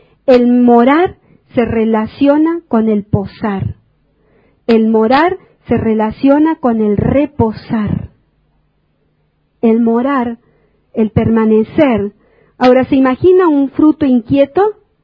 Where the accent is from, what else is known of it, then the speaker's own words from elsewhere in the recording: Argentina; yo lo tengo que reconocer, como argentina, somos muy vanagloriosos y envidiosos.